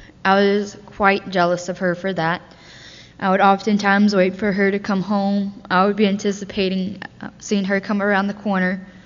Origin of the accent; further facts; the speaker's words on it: Bakhchysarai, Crimea, Ukraine; I am currently 18 years old. I was born in Bakhchisarai, Ukraine. I grew up with two alcoholic parents.